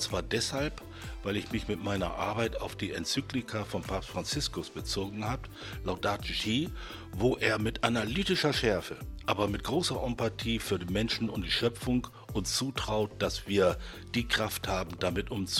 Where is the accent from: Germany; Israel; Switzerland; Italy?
Germany; Northern Germany; Und ich als Norddeutscher, der auf der Nord- und Ostsee gesegelt ist